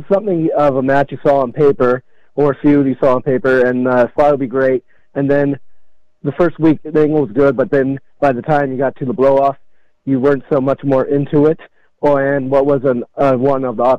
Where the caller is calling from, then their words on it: Simi Valley, California, United States; from Simi Valley, California.